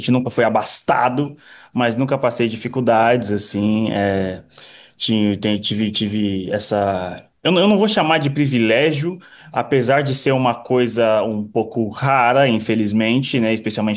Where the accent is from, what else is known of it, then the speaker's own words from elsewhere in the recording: Osasco, São Paulo, Brazil; Não, na verdade eu sou de Osasco, São Paulo.